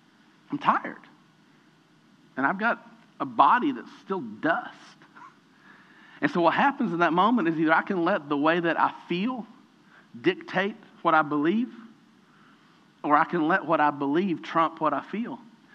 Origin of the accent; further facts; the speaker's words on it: Kentucky, United States; I was raised in Eastern Kentucky.